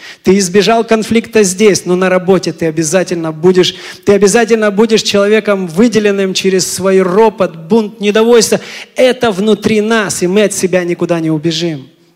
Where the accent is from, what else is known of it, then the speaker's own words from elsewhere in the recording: United States; тем более тогда, когда мы здесь выросли, в Америке, и у нас 100% знание английского, а у наших родителей его нет